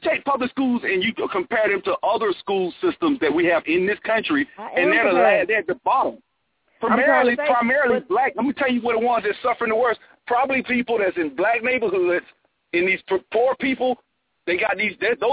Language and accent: English; Alabama, United States; I'm from Alabama.